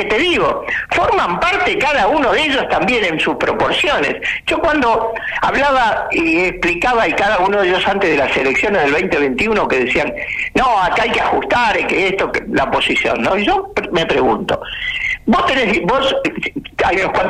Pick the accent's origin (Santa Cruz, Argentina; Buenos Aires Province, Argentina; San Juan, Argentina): Buenos Aires Province, Argentina; Ramos Mejía; also born or lived in Mataderos, Buenos Aires; yo nací en Mataderos, Luis, pero viví, después de los 7 años, en Ramos Mejía.